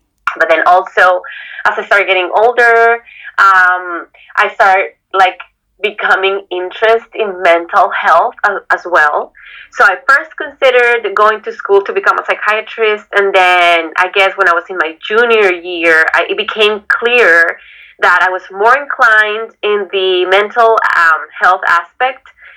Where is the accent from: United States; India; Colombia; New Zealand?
Colombia; I'm from Colombia.